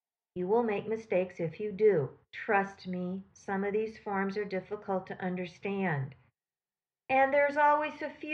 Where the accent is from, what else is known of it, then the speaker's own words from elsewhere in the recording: Midwest, United States; I can't help it, I'm from the Midwest. We're bred to be punctual.